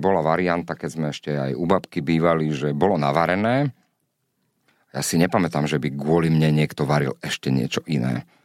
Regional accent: Čifáre, Nitra Region, Slovakia; also born or lived in Vráble; lebo ja som vyrastal na dedine, najprv v Čifároch, čo je 27 kilometrov od Nitry smerom na Levice, taká slovensko-maďarská dedina a odtiaľ pochádzala moja mamina

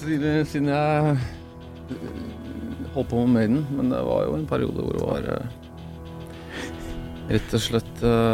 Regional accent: Oslo, Norway; now in Bø, Norway; Ja, altså, jeg kommer jo fra Oslo, selvfølgelig.

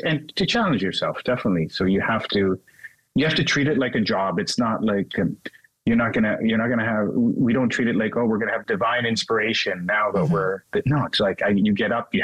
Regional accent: Calabria, Italy; I grew up in Calabria, so.

